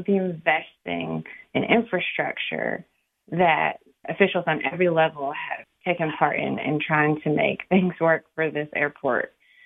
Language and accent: English; Kentucky, United States; whenever I would go back home to my hometown in Kentucky.